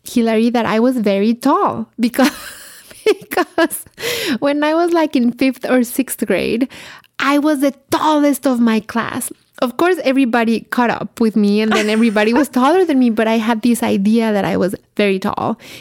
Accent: Mexico; moved away; cooking the food from my home country. So I started getting recipes and tips and connecting with Mexicans from all over the place.

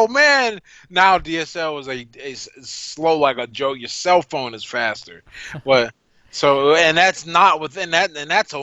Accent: United States; I grew up in American poverty, and I'll be the first to say it could have been worse. But I won the lottery and was born in America.

